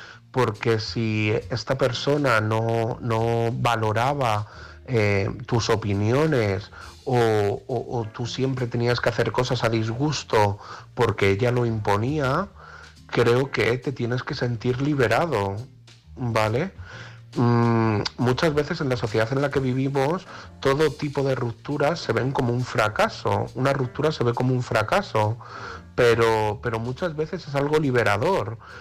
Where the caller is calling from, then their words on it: Madrid, Community of Madrid, Spain; de Madrid